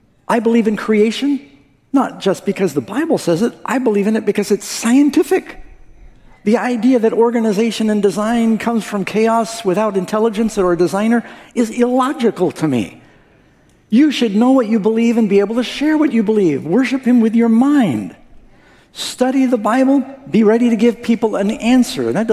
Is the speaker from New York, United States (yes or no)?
yes; New York City, New York, United States; I'm from New York City. There's a lot of con artists out there.